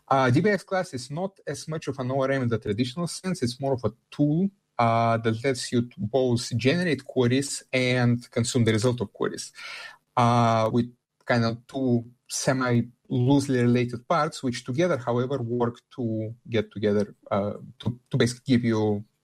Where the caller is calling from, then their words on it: Germany; Currently, I'm speaking from Germany.